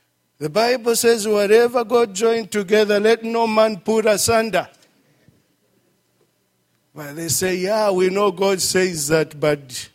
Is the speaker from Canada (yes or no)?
no; Kenya; in fact, look, this proves that I'm a Kenyan.